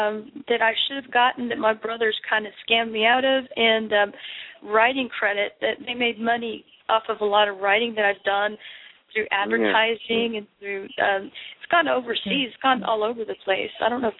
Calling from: Florida, United States; I'm calling from Florida.

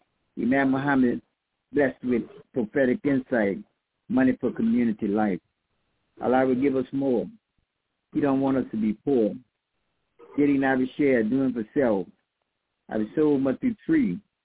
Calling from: New Orleans, Louisiana, United States; from New Orleans, Louisiana.

